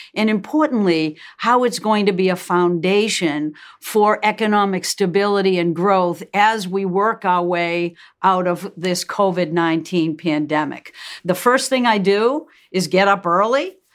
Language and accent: English; Massachusetts, United States; We're both from Massachusetts.